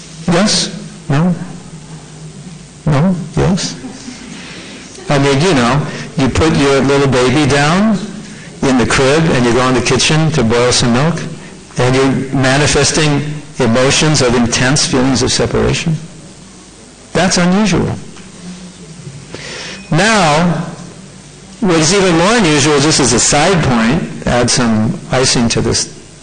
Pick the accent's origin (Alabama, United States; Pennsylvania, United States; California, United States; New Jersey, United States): California, United States; Los Angeles; I was from California. California's a liberal place.